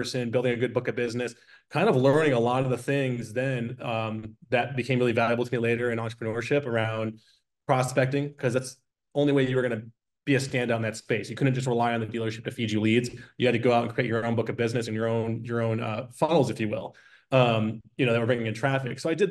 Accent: Detroit, Michigan, United States; Like I grew up in Detroit working on cars.

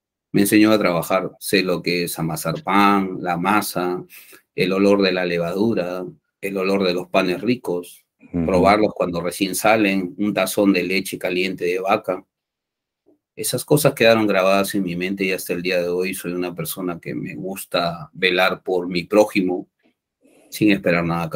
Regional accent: Peru; born there; coloco mi bandera peruana atrás, porque es el orgullo de mi nación, es por lo que yo moriría, porque es mi tierra en la cual he nacido.

